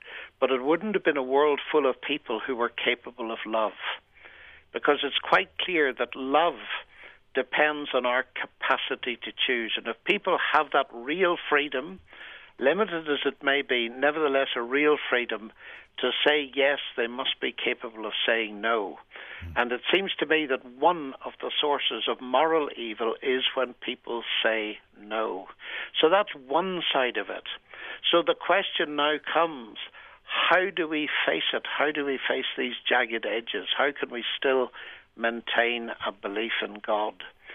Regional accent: Northern Ireland, United Kingdom; I'm from Northern Ireland, and it has got quite a history of sectarian violence

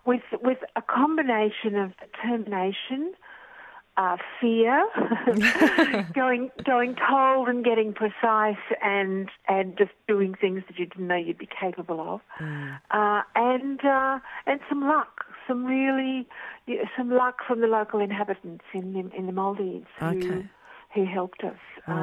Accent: Queensland, Australia; now in Sydney, Australia; when I arrived in Sydney, as a Queenslander, I was a bit of a landlubber because there wasn't as much sailing that went on up there.

